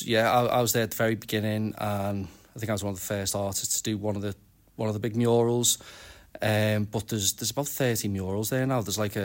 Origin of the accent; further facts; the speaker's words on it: Wallasey, North West England, United Kingdom; Well, I'm an artist from New Brighton, Wallasey area.